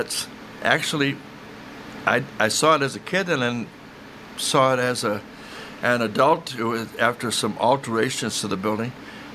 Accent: Rockford, Illinois, United States; it seems like my hometown, Rockford, did a lot for people with addictions

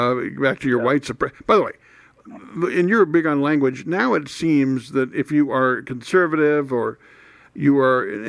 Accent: Indiana, United States; But because I grew up in Indiana back in the day when they would run full-page ads in Indianapolis Star

